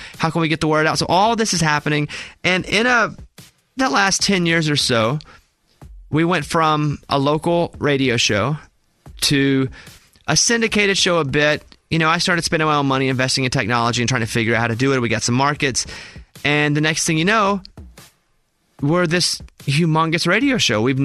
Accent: Mountain Pine, Arkansas, United States; I was born in Mountain Pine, Arkansas. The population is 722 people. I grew up in a 900 square foot house and in and out.

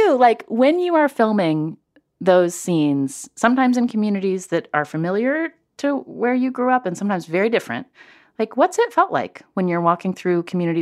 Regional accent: Charleston, West Virginia, United States; Oh, I grew up in Charleston, West Virginia.

